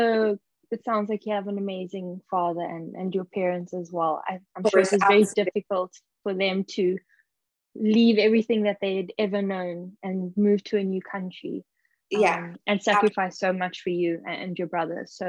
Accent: South Africa; I'm from South Africa, and I remember also for me growing up

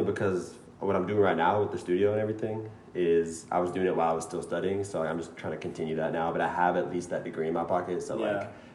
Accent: Seattle, Washington, United States; moved away as an adult; I'm from Seattle, Washington. Yeah. Seattle. Grew up there till all through high school, and then moved down to California right after, like 2 weeks after I graduated.

